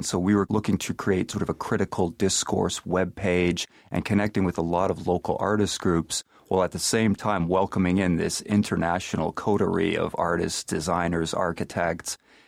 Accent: Toronto, Ontario, Canada; I'm from Toronto, Canada, originally. I did my undergraduate at the University of Toronto, then left and did my master's at Bard College in upstate New York in Annandale and Hudson, but then soon after went back across the border and curated in Winnipeg

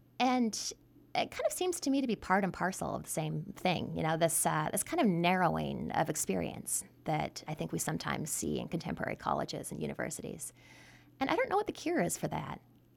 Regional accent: Canada; now in New York City, United States; I was born and raised in Canada, but my father's from California, and I've lived in New York City for about 15 years.

